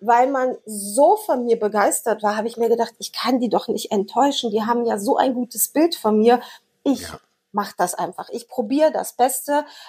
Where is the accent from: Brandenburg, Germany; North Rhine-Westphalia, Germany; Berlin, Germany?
Berlin, Germany; Ich bin in Berlin groß geworden.